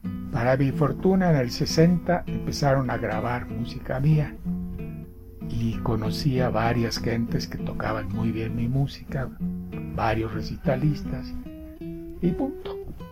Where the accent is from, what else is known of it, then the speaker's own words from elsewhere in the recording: Mérida, Yucatán, Mexico; moved away as an adult; now in Mexico City, Mexico; Lamentablemente salió de Mérida, de donde soy oriundo